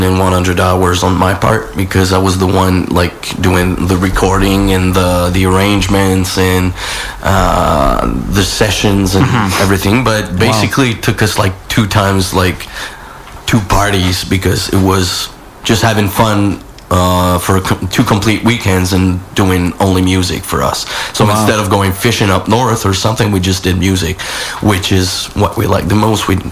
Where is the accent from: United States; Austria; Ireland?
Austria; From Austria. Actually, we're from Austria.